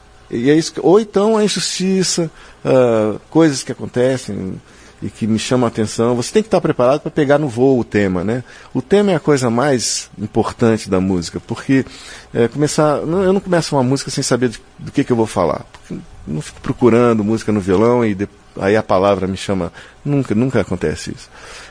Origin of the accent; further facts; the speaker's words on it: Rio Grande do Sul, Brazil; born there; eu fui patrono da Feira do Livro de uma cidade no interior do Rio Grande do Sul, onde eu nasci.